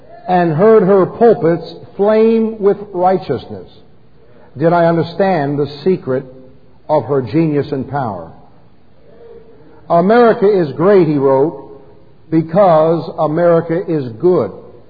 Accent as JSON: {"language": "English", "town": "New York City", "region": "New York", "country": "United States", "tie": "born or raised there", "said": "I grew up in New York City. We drove stolen cars in driver's ed class in my neighborhood."}